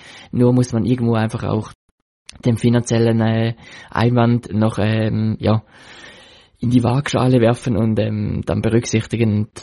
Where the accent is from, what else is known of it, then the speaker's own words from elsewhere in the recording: Switzerland; als Schweizer